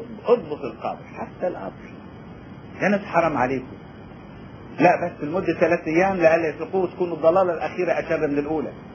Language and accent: Arabic; Upper Egypt, Egypt; مثل عندنا في الصعيد